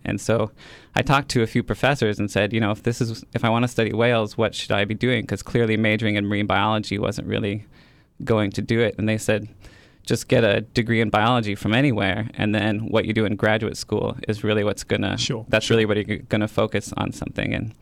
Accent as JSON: {"language": "English", "region": "Colorado", "country": "United States", "said": "I'm actually from Colorado, and so a very landlocked place."}